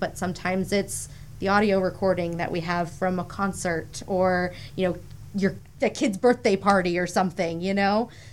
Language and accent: English; Maine, United States; growing up in Maine, have very distinct memories. My grandfather would help a buddy lobster fish off the coast of Port Clyde